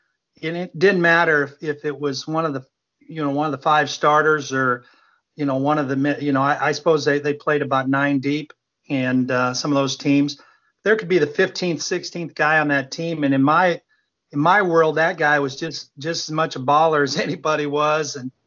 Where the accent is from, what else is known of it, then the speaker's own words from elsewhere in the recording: Iowa, United States; you might not even believe it, but I grew up at Mid Pr